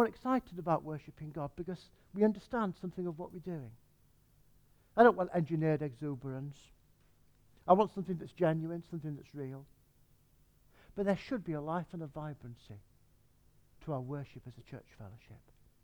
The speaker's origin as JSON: {"language": "English", "region": "England", "country": "United Kingdom", "said": "Trouble is, we're so English, aren't we?"}